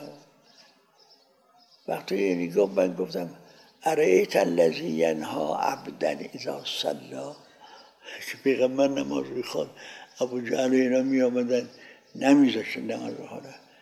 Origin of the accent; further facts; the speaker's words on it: Iran; گفتم من ایرانی هستم